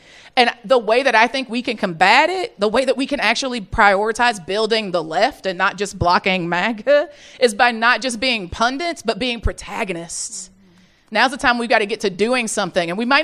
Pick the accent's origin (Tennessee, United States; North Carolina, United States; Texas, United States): Tennessee, United States; I'm from Tennessee. We got a right-wing trifecta.